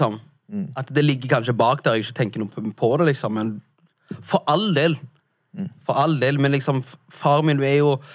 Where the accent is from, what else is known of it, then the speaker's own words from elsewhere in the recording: Stavanger, Rogaland, Norway; Stavanger. Storhøy Stavanger.